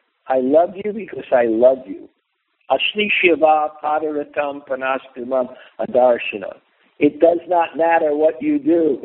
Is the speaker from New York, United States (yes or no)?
yes; New York, United States; I'm from New York. and I'm really happy to be with my people.